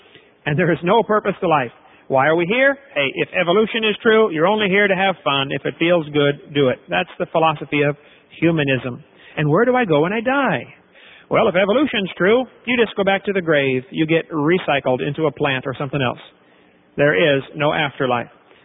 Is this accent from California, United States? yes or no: no; East Peoria, Illinois, United States; But when I was about 6 or 7 years old, I was raised in East Peoria, Illinois.